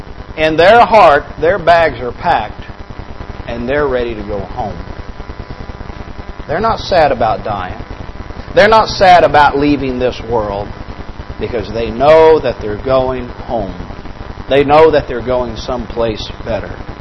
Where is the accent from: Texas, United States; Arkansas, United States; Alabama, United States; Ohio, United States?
Arkansas, United States; also born or lived in Oklahoma; Brother Towles is from Arkansas, as I am. I was born in Oklahoma, but raised in Arkansas.